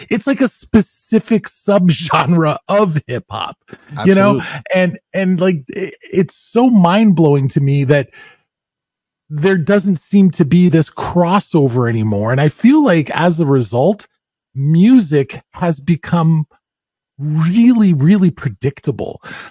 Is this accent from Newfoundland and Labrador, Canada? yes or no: no; Ontario, Canada; when I was a kid growing up in the Greater Toronto Area, there was no hip hop station.